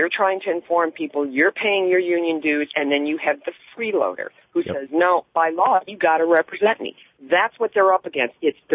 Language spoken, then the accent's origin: English; Michigan, United States; I did. I grew up in Michigan. I went to Roseville High. My husband was Grosse Pointe North. We were there 27 years, both of us, and then we came down to a right-to-work state called Florida.